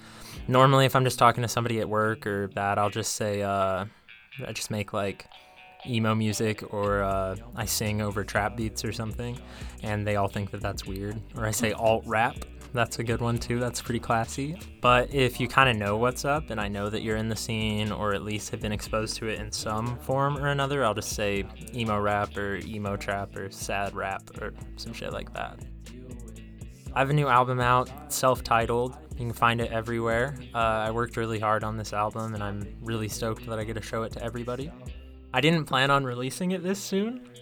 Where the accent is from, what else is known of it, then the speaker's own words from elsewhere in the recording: St. George, Utah, United States; I grew up in St. George and played in local bands there in the jazzy scene.